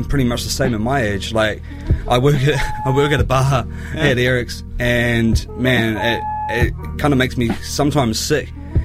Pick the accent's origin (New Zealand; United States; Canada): New Zealand; Dunedin, Otago; from my memories growing up in Dunedin